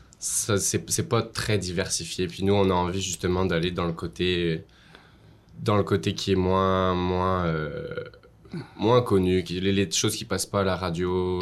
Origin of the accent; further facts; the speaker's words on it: France; moved away as an adult; now in Canada; Moi, je suis originaire de France et je suis arrivé ici, écoute, en janvier 2018.